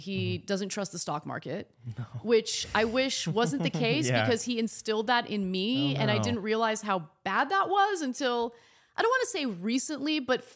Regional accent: Reseda, California, United States; I grew up in Reseda, California, which is a wonderful, and I still think it's wonderful. It's a wonderful working class community in the San Fernando Valley. And I was the only Armenian in my entire school

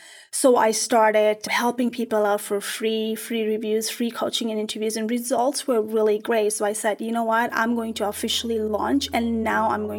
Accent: Nepal; So I decided to go volunteer back home. I'm from Nepal.

